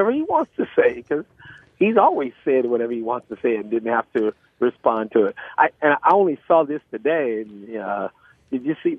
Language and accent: English; Boston, Massachusetts, United States; when I say I'm from Boston or live in Boston